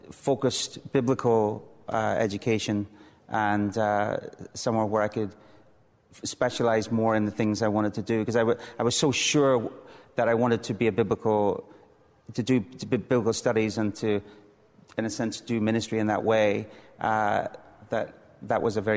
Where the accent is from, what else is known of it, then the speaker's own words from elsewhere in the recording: Northern Ireland, United Kingdom; The Troubles were only getting going when I was born. It was a strange time in Northern Ireland.